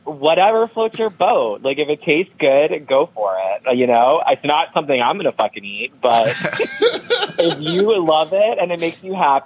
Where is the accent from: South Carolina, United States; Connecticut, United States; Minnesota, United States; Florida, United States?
Florida, United States; I grew up in Florida, I know, sorry. And we had a lime tree in the backyard.